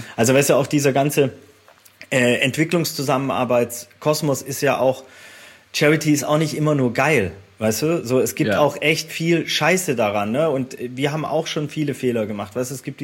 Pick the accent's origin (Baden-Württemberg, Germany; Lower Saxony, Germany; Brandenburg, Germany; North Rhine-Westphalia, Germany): Baden-Württemberg, Germany; Ich komme aus dem Bildungsbürgertum, aus dem Schwabenland, mein Vater war Arzt